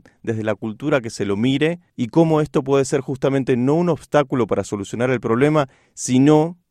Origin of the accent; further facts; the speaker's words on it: Buenos Aires, Argentina; soy de Buenos Aires, Argentina